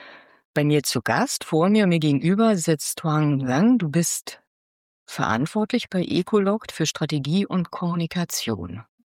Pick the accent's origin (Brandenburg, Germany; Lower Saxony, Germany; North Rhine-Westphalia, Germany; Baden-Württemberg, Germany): Brandenburg, Germany; gebürtige Brandenburgerin, und mein Herz schlägt fürs Bauen.